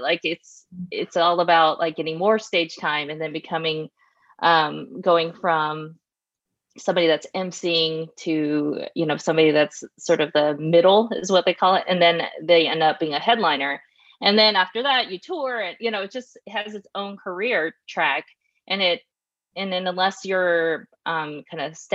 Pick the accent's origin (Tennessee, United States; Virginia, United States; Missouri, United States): Tennessee, United States; now in Los Angeles, United States; I was born and raised in Tennessee, and this for my entire life has just been moving around. So I'm currently living in Los Angeles.